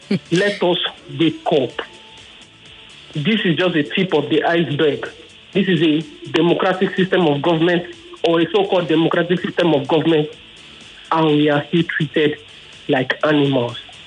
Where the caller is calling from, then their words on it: Isolo, Lagos, Nigeria; I'm calling from Isolo. First time caller ever.